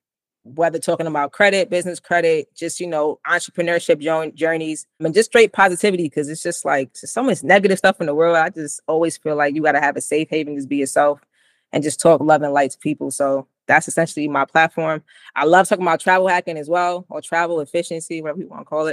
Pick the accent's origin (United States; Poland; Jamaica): Jamaica; I'm Jamaican.